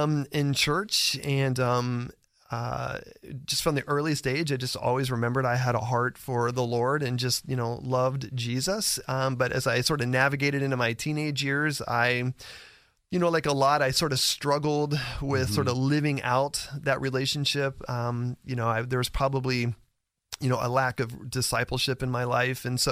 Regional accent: Belleview, Florida, United States; now in Gainesville, United States; I'm originally from Ocala, South Marion County, Bellevue more specifically.

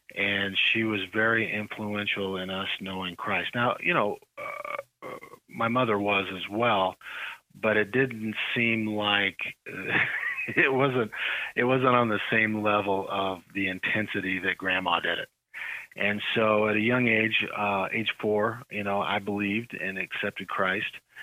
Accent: Princeton, Illinois, United States; It's a place called Princeton, right on Interstate 80, about 100 miles southwest of Chicago and 40 miles east of the Quad Cities. It hasn't changed much, believe it or not, since we left in 1977.

